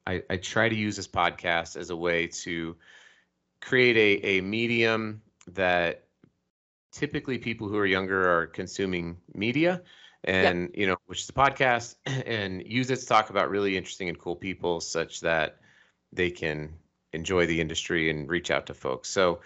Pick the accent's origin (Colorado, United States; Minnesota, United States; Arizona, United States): Colorado, United States; now in Salt Lake City, United States; But I was raised in Colorado, and I live in Salt Lake City, so that's cool.